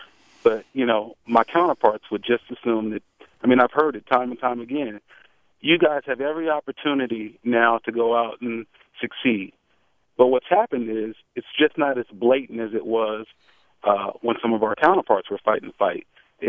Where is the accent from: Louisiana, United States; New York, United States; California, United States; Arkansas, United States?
California, United States; Los Angeles; where I grew up in South Central LA.